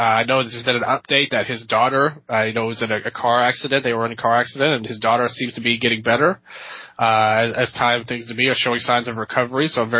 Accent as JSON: {"language": "English", "town": "Memphis", "region": "Tennessee", "country": "United States", "said": "I was here, I was from Memphis, Tennessee, just a kid watching online"}